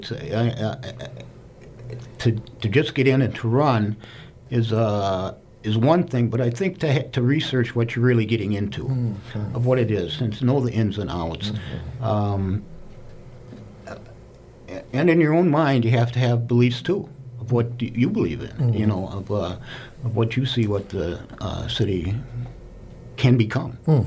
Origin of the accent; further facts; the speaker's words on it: Port Edwards, Wisconsin, United States; I grew up here. I've lived here my entire life. I grew up in Port Edwards. I went to grade school there. I went to Assumption High School in the Rapids.